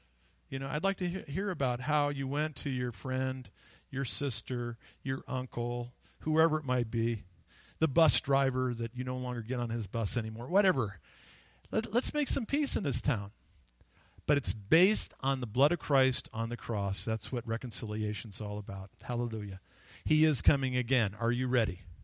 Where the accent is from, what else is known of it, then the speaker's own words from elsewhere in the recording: Phoenix, Arizona, United States; I had a childhood friend. We grew up in Phoenix together.